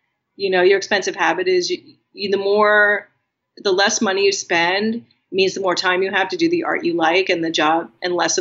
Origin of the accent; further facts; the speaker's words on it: New York, United States; I'm from New York, so I know my way around.